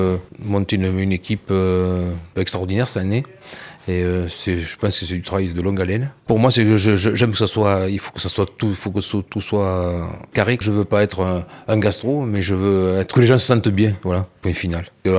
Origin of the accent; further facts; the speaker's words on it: Sarlat, Nouvelle-Aquitaine, France; Je suis né à Sarlat. Moi, ouais, je suis un Sarladais, un pur Sarladais. Mes parents, mon père, il sort de Tagnès et ma mère est sortie de Saint-Laurent-la-Vallée.